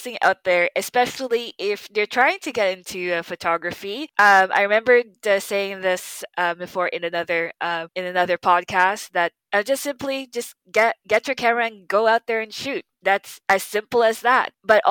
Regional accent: Philippines; I do want to showcase my home country, the Philippines

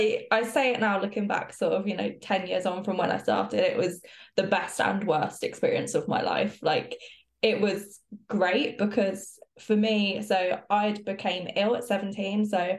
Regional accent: Brighton, South East England, United Kingdom; So I grew up, and I'm still there, just outside of Brighton, about half an hour from Brighton, along the southeast coast.

